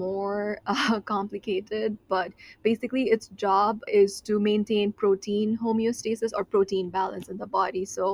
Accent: Nepal; first language Nepali; English is a second language; I come from Nepal, so the type of music that I mostly listen to is back home in my native language, in Nepali.

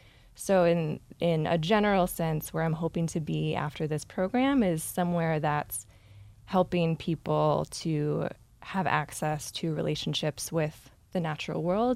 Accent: Raleigh, North Carolina, United States; So I grew up in Raleigh, North Carolina

